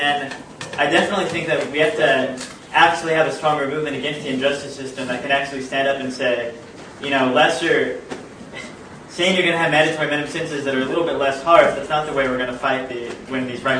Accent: Portland, Oregon, United States; from Portland.

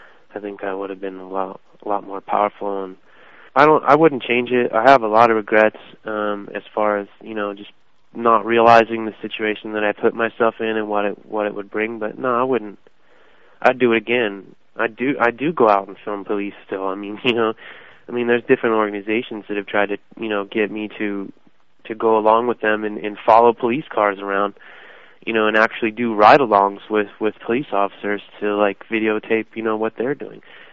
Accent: California, United States; There was nothing that he could have been warned that I was from California.

